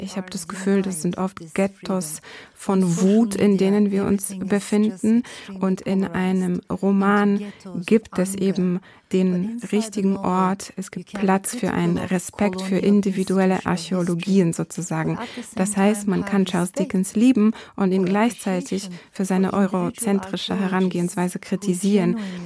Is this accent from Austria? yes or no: no; Turkey; Ich komme aus der Türkei